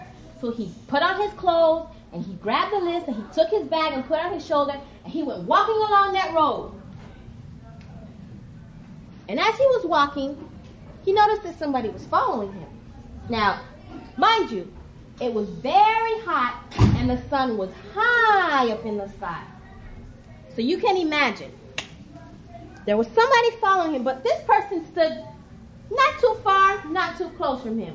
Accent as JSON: {"language": "English", "town": "North Miami Beach", "region": "Florida", "country": "United States", "said": "I'm from North Miami Beach, Miami, Florida. Come a long way."}